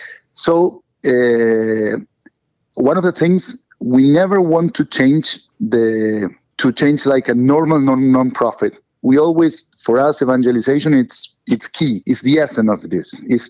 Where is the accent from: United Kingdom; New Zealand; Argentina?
Argentina; English is a second language; moved away as an adult; now in Miami, United States; I'm originally from Argentina. 18 years ago, we came here to Miami to I work in a bank. So they transferred me here.